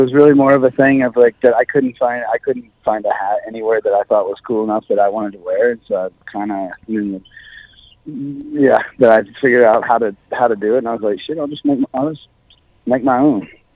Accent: Austin, Texas, United States; I grew up in Austin, Texas, so it's like half country, half hippie, half kind of part outlaw kind of thing.

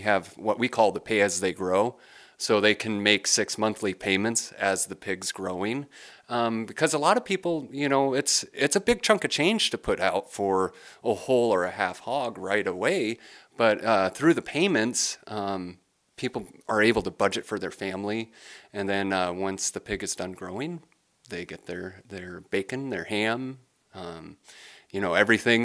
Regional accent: Iowa, United States; moved away as an adult; I grew up in the Midwest. I grew up in Iowa. And 19 years ago, I made the jump and moved out here

